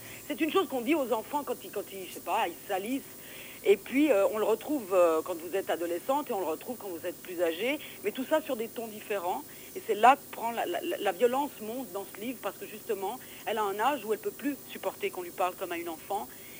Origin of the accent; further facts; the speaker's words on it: Switzerland; born there; donc moi je suis née en Suisse, j'ai un père sicilien et une mère romaine